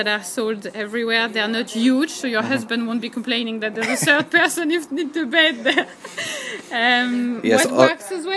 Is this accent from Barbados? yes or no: no; Brittany, France; English is a second language; now in Cork, Ireland; No. I am nearly from Cork at this stage, because I've been here nearly 8 years, but I'm French myself, from Brittany.